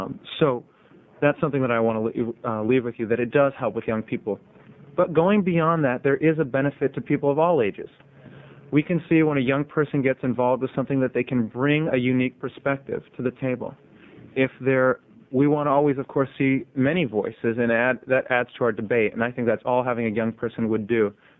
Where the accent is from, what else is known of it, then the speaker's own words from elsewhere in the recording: Portland, Oregon, United States; from Portland, Oregon. Student currently at Pomona College.